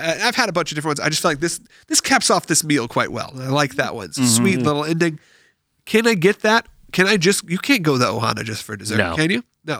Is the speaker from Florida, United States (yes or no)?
yes; Orlando, Florida, United States; Will and I grew up in Orlando.